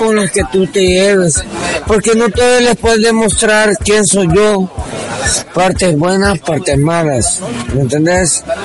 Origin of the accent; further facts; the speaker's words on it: El Salvador; para todos los hermanos que somos salvadoreños